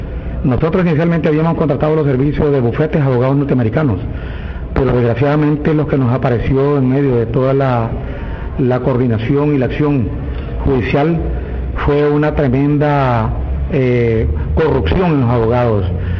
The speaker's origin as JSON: {"language": "Spanish", "town": "El Viejo", "region": "Chinandega", "country": "Nicaragua", "said": "vengo desde Nicaragua, del departamento Chinandega, exactamente el municipio El Viejo."}